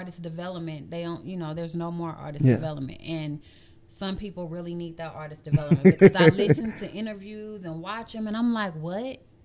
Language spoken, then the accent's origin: English; St. Louis, Missouri, United States; born there; also born or lived in Texas; I was born in St. Louis, and I moved to Texas when I was in the fifth grade, and I moved back.